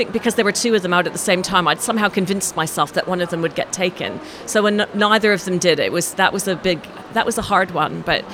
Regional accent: Canada; also born or lived in France / Australia; now in England; I was born in France. And then I was raised in Canada, moved to Australia and then moved to England. So I lived in Australia, I think we were working this out before, it was 13 or 14 years.

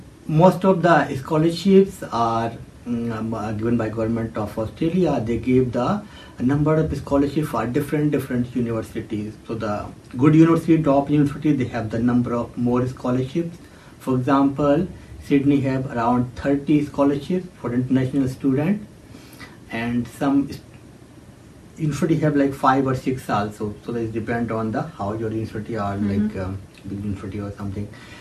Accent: Uttar Pradesh, India; moved away as an adult; now in Sydney, Australia; और मैं UP India से हूँ, और अभी मैं पीएचडी कर रहा हूँ यूनिवर्सिटी ऑफ सिडनी में

